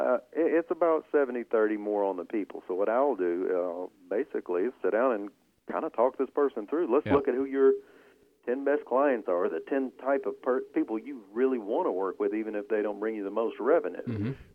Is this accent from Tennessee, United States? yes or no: yes; Tennessee, United States; but man, I'm born and raised in Middle Tennessee, we say niche.